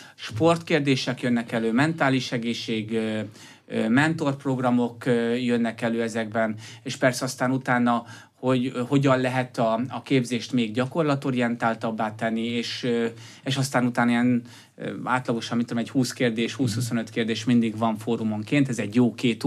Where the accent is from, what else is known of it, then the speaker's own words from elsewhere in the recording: Gödöllő, Pest, Hungary; és gödöllőiként, gödöllőről is ejtsek egy szót